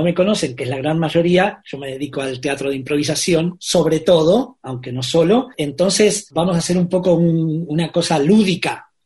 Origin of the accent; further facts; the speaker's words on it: Argentina; Si bien mi acento tapatío los hará confundir y pensarán que yo soy de Guadalajara, no lo soy, soy de Argentina.